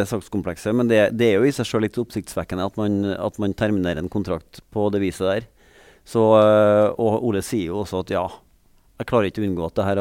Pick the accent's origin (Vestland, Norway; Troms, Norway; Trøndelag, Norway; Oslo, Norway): Trøndelag, Norway; Ja, og det synes jeg som trønder er litt synd.